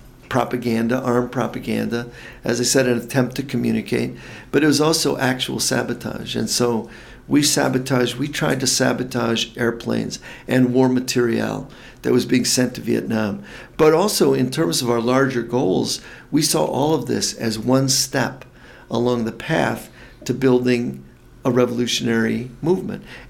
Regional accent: United States; And we as American citizens should know that and resist it.

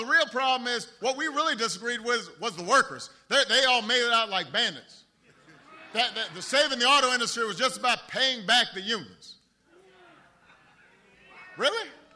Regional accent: Chicago, Illinois, United States; I've seen it in my hometown at Ford Chicago Assembly, where workers are building a new Explorer and selling it to dozens of countries around the world.

